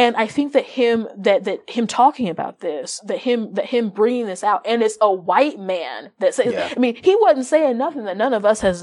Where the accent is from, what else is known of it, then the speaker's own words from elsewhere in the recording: Midwest, United States; cause I'm from the Midwest and from the country.